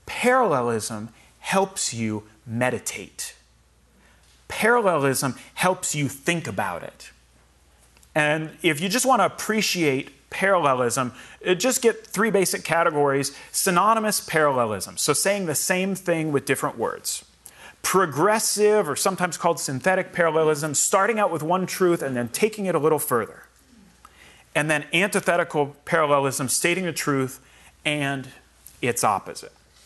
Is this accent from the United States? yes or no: yes; Indiana, United States; So I grew up in Indiana, and there it was commonly said that Indiana is the crossroads of America.